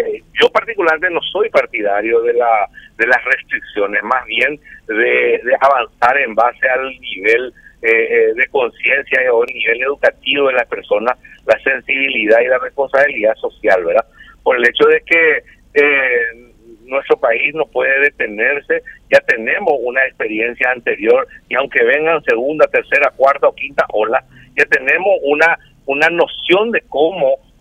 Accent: Paraguay; Nosotros somos paraguayos.

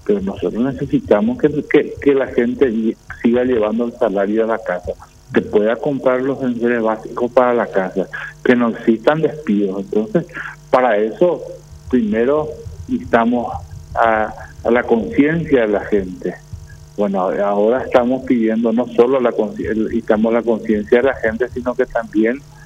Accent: Paraguay; como ser humano, como paraguayo, me conmueve.

